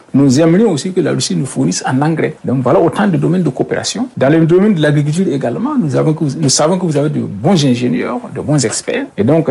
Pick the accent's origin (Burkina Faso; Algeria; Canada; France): Burkina Faso; Pourquoi les Russes ne viennent pas ouvrir des pharmacies chez moi au Burkina Faso, comme le font les Français?